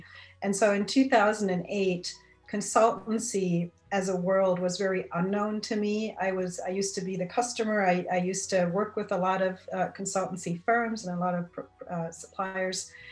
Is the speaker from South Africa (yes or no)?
no; Germany; I grew up in Germany. So I studied at the Technical University of Karlsruhe in Germany.